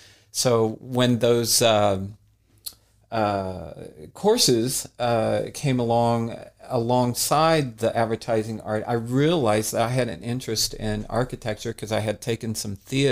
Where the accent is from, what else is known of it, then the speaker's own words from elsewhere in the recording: Kansas City, Kansas, United States; also born or lived in Missouri; Yes, yes. I've always lived in Kansas City and was born in Kansas City, Kansas, in Wyandotte County.